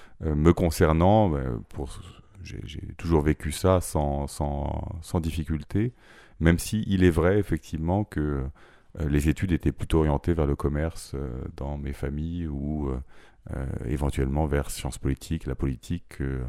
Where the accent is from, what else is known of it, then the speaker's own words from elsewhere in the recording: Brittany, France; now in Paris, France; je viens de Bretagne, Finistère Nord, j'enseigne à Paris, à l'Université Paris 1